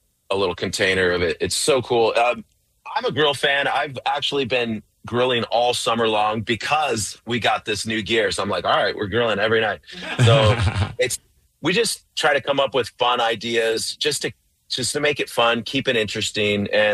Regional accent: Bremerton, Washington, United States; my second part is now my hometown Bremerton has a hockey team.

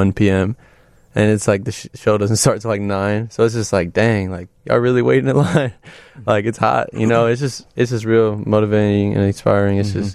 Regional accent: Indiana, United States; Like it's like we're from Indiana.

